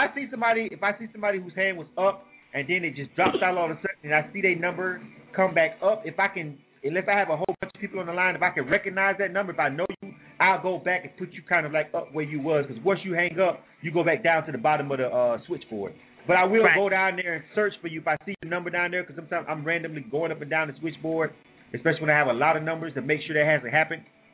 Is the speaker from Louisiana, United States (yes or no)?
no; California, United States; 8 to 10 p.m. Eastern, which is 7 to 9 in the Bay, which is my hometown.